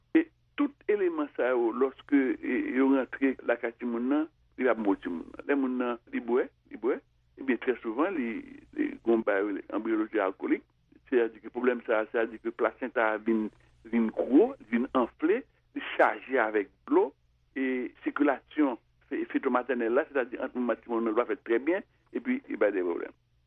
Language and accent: French; Haiti